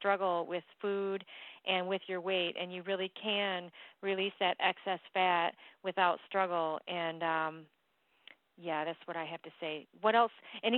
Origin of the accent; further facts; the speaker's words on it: East Coast, United States; You know, I'm from the East Coast, and I don't just do this.